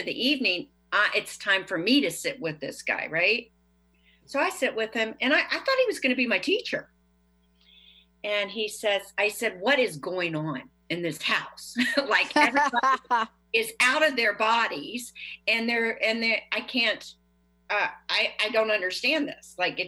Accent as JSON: {"language": "English", "town": "Leesburg", "region": "Virginia", "country": "United States", "said": "I had been asked by some friends of mine at home. I'm from Leesburg, Virginia"}